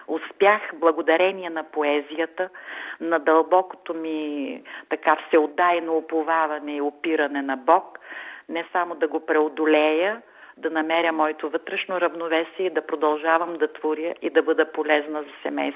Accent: Rhodopes, Bulgaria; born there; also born or lived in Vratsa; Аз съм родопчанка по рождение, нищо, че съм живяла и работила дълги години във Враца.

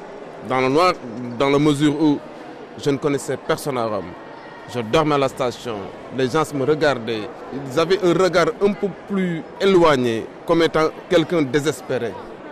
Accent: Senegal; now in Italy; Je suis parti du Sénégal. J'ai fait la Gambie, j'ai pris le bateau en Gambie et je suis venu directement en Italie.

